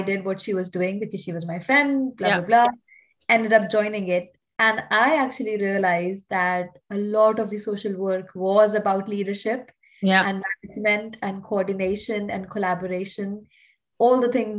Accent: India; So I guess like most people would have figured it out by now that I'm not from the UK. I'm from India

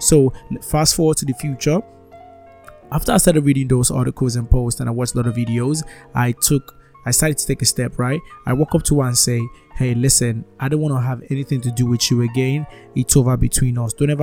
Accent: Nigeria; I'm Africa Nigerian, right? Yes, Nigerian, right?

